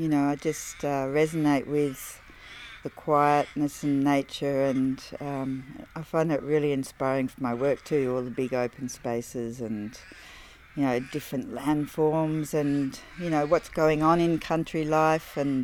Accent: Tasmania, Australia; I'm from Tasmania originally

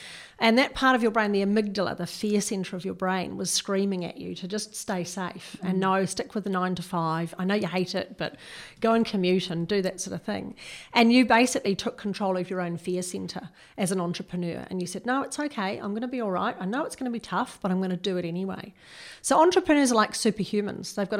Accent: New Zealand; also born or lived in England; You can tell from a little bit of my accent, I'm a Kiwi, and we always do an OE.

